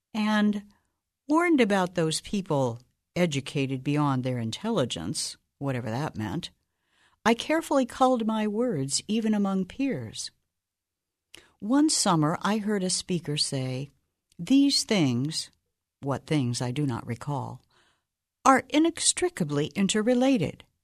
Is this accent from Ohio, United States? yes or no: yes; Springfield, Ohio, United States; from Springfield, Ohio.